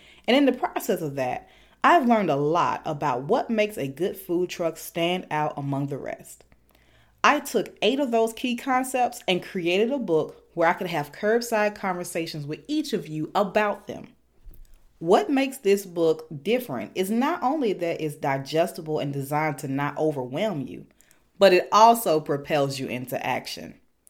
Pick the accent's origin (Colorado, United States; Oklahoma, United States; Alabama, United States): Alabama, United States; Birmingham; This time, we're going to Birmingham, Alabama, my hometown. That's right, the 205 is in the house